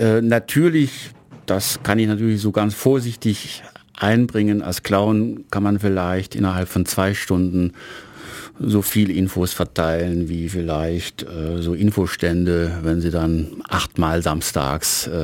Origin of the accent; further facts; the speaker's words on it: Uhingen, Baden-Württemberg, Germany; born there; now in Ulm, Germany; Ich komme eigentlich ursprünglich gebürtig aus Göppingen, ja, Uhingen eigentlich, da komme ich her, aber ich wohne jetzt schon seit über 20 Jahren in Ulm, werde natürlich der ewig Zugezogene bleiben, das lässt sich nicht verändern, trotzdem fühle ich mich, ich denke mit Fug und Recht, als Ulmer und als Uhinger